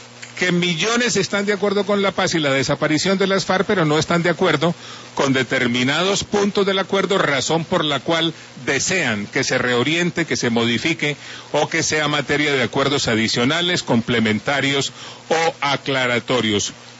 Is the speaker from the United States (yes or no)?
no; Colombia; ¿Qué extrañé yo como colombiano?